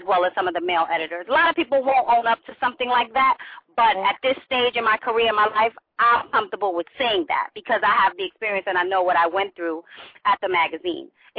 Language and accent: English; Bronx, New York, United States; now in New Jersey, United States; I'm representing Jersey, too, even though I'm from the Bronx. I'm in Jersey now.